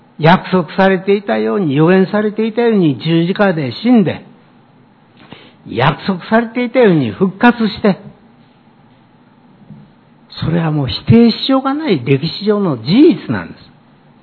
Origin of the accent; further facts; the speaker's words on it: Takasago, Hyogo, Japan; 私は兵庫県高砂市、昔は印南郡、伊保村中部というところで生まれ育ちました。